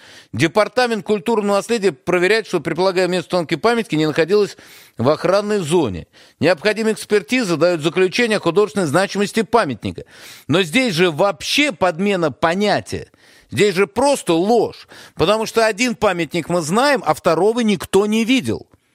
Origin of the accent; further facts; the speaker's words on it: Moscow, Russia; хотя я москвич и не в первом поколении